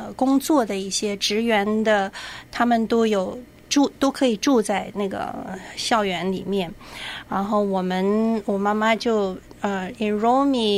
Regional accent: Beijing, China; also born or lived in Qingdao; 妈妈才把我从青岛那边接回来吧，然后就开始上小学，然后那个时候上的是实验二小，北京实验二小，那个是一个好像是一个重点学校

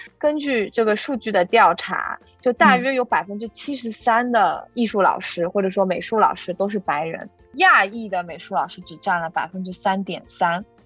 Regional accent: Shanghai, China; now in New York, United States; 我从小呢就是在大城市长大的，就是在上海，就是也是人很多啊，人挤人，然后这种城市的那种氛围吧，高楼大厦，到了纽约也是

